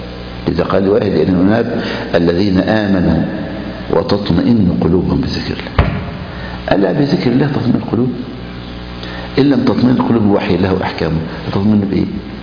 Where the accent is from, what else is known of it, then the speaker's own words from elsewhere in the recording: Egypt; يعني عندنا في مصر الأزهر على سبيل المثال